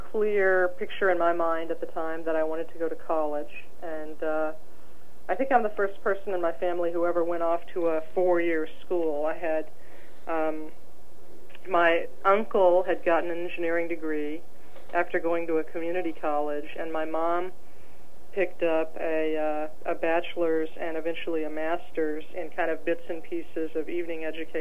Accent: Houston, Texas, United States; Sure. I was born in Texas and grew up in Houston. Went to public schools there from kindergarten through high school

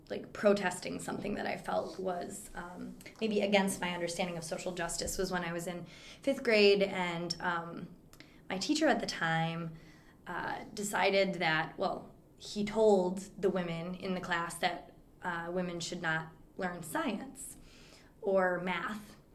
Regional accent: Appleton, Wisconsin, United States; I grew up in Appleton, Wisconsin, which is in the Fox River Valley in northeast Wisconsin.

